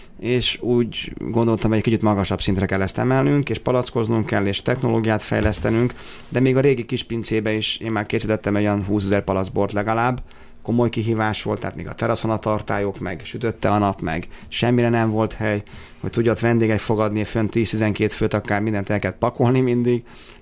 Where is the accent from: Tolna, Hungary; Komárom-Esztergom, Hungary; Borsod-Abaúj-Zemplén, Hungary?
Komárom-Esztergom, Hungary; Tata; én tényleg én elfogult tatai vagyok, büszke tatai vagyok